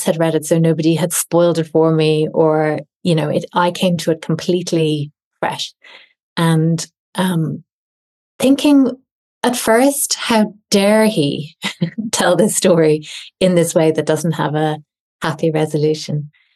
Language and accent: English; Castleknock, Leinster, Ireland; So I grew up in Castleknock in Dublin, which, on the edge of the Phoenix Park. And I went to school in Mount Sackville, which is also, it's sort of a little bit further around on the park wall, but in Chapel Izzard.